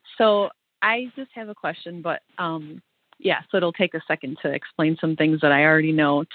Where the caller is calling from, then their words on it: New York, United States; I'm calling from Western New York.